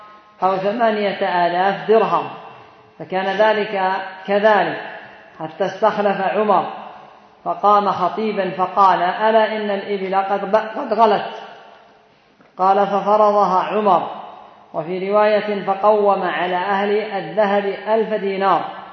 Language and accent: Arabic; Yemen; هذا ملايين عندنا في اليمن وبعض الدول